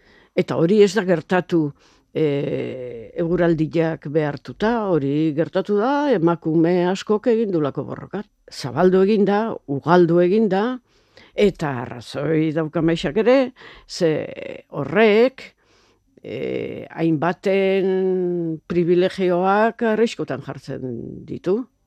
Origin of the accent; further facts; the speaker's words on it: Hondarribia, Basque Country, Spain; gure ni ondarbitarra naiz. Gure herrian ez didate festetan berdintasunean parte hartzen uzten.